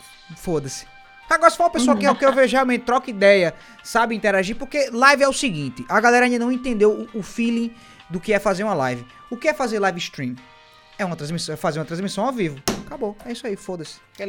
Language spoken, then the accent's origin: Portuguese; Northeast Region, Brazil; é porque eu sou nordestino, não ter essas linguagens assim abruptas, eu não conheço. Eu peço até desculpa por ser da região que não tem água do Nordeste.